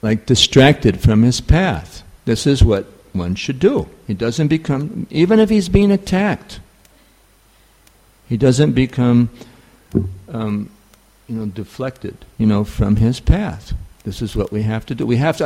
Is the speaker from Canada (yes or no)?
no; New York, United States; accent: New York; So forgive my New York accent. I'm sorry. You can't imagine the level of bewilderment that takes place because I don't speak Indian English in India.